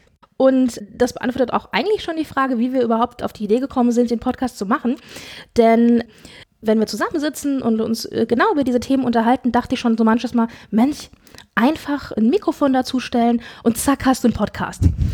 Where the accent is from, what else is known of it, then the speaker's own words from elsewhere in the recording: Frankfurt, Hesse, Germany; Wir kommen beide aus der Frankfurter Region bzw. Frankfurt